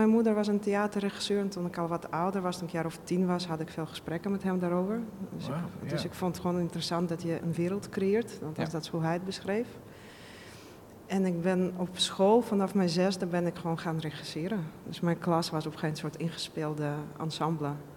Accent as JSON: {"language": "Dutch", "region": "Moscow", "country": "Russia", "tie": "born or raised there", "second_language": "Dutch", "moved": "yes", "said": "Ik kom uit zeg maar, wat toen slechtste wijk van Moskou was."}